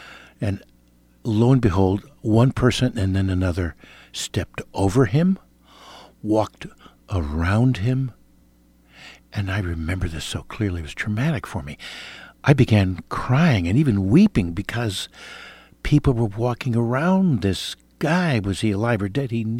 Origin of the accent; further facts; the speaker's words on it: Brooklyn, New York, United States; I was born in New York, lived in Brooklyn my first 9 years.